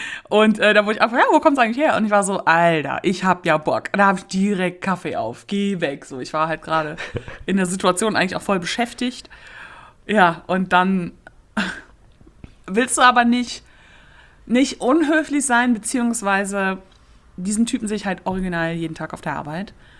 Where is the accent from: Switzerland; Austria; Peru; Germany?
Germany; ich komme aus Deutschland.